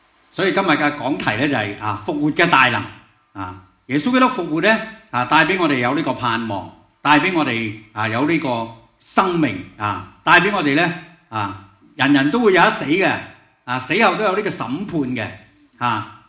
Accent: China; 人咧一出世咧，尤其是我哋中国人咧。中国人怕咩？怕提个死字系咪啊？

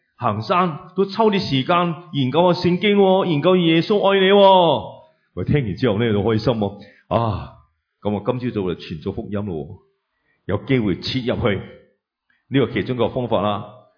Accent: Chaozhou, Guangdong, China; 我是潮州人，有冇潮州人啊？

